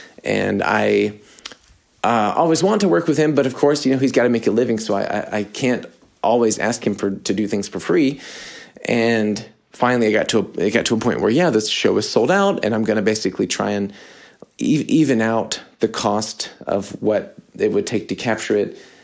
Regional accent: United States; I'm American in this way

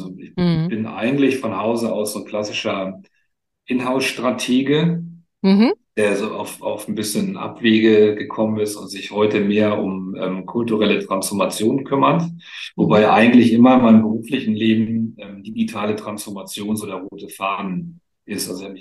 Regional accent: Hamburg, Germany; Ich komme aber eigentlich aus Hamburg

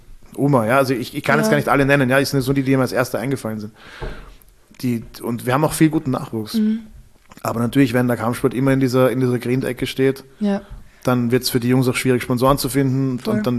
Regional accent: Austria; wäre ich als Österreicher nie auf die Idee gekommen

